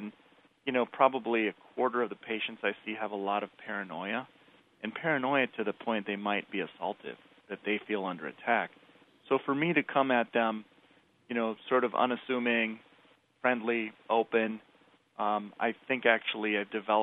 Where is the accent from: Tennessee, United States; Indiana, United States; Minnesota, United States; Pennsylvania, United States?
Minnesota, United States; I grew up in Minnesota, went to undergrad there, and I went to med school at the University of Minnesota